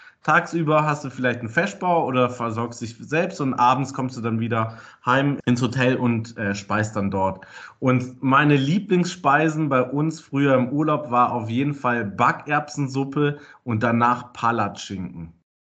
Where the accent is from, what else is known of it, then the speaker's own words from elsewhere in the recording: Hamburg, Germany; Ich bin nächste Woche, bin ich wieder in meiner Heimat, bin ich in Hamburg.